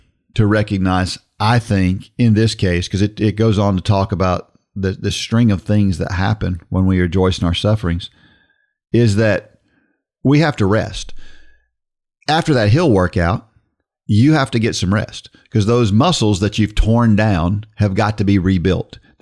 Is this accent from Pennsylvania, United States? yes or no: no; Georgia, United States; because he was from South Georgia. I was from North Georgia.